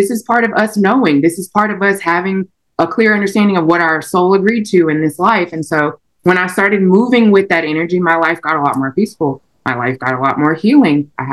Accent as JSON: {"language": "English", "town": "Tulsa", "region": "Oklahoma", "country": "United States", "said": "Like, I'm from Tulsa, Oklahoma."}